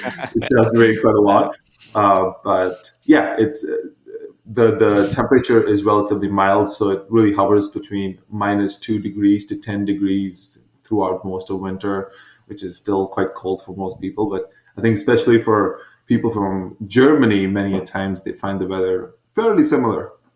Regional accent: India; moved away as an adult; so I was born in India I was there through high school and then a couple of years after.

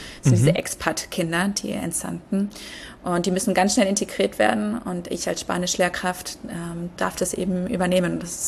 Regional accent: Kempten, Bavaria, Germany; moved away as an adult; also born or lived in Würzburg; ich bin in Kempten im Allgäu groß geworden, bin dann mit 18 nach Würzburg gezogen und habe dort an der Uni in Würzburg studiert

